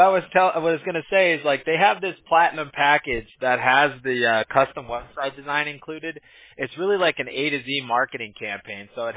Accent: California, United States; Yeah, I grew up in SoCal, so I used to, you know, back in high school and everything

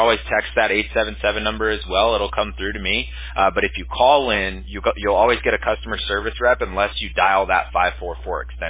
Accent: Huntington Beach, California, United States; now in Costa Mesa, United States; I grew up in Huntington Beach myself.

